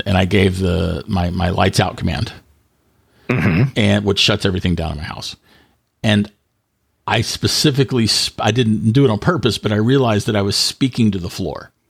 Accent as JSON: {"language": "English", "country": "Australia", "accent": "Australian", "said": "That's my, yeah, it's my Australian accent."}